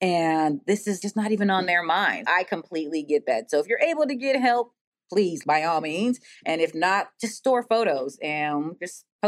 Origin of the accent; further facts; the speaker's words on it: San Jose, California, United States; We're Black women, right? And we are also from San Jose.